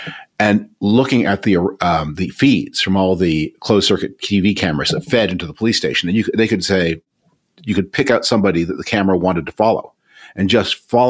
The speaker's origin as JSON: {"language": "English", "country": "Canada", "tie": "born or raised there", "said": "I grew up in Canada."}